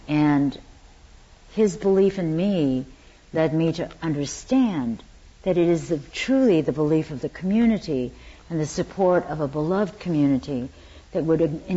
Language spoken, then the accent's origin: English; Stockton, California, United States; born there; I was born in Stockton, California, and a year later we were incarcerated in 10 different concentration camps throughout the United States as Japanese Americans.